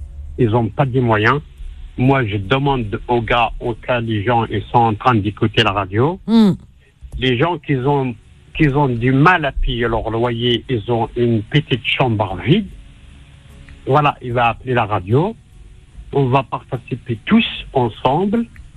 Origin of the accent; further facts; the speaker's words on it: Algeria; je viens d'Algérie.